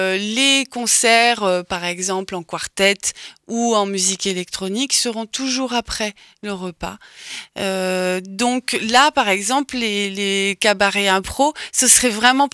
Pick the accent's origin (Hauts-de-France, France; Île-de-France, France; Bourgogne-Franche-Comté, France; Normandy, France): Île-de-France, France; Paris; born there; une grande partie de ma famille est parisienne. Je suis née à Paris. Donc, j'ai alterné depuis toute petite entre là-haut et le sud.